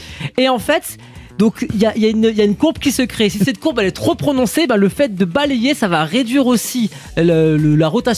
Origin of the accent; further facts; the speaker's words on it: Grand Est, France; Il n'y a pas de club de curling ici chez nous, en Alsace, ou en tout cas dans le Haut-Rhin.